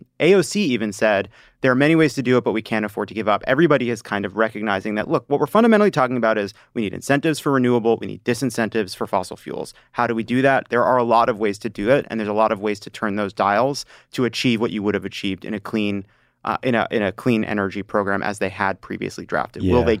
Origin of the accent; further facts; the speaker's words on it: New York, United States; I'm a gauge from Long Island.